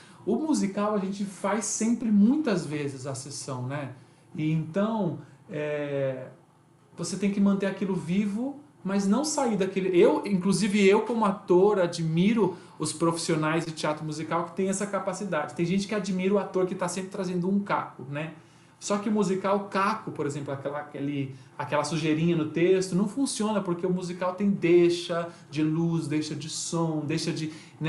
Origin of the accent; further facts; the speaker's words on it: São Paulo, Brazil; now in Rio de Janeiro, Brazil; eu sou de São Paulo, mas eu moro no Rio, e então eu fazia a ponte aérea semanalmente.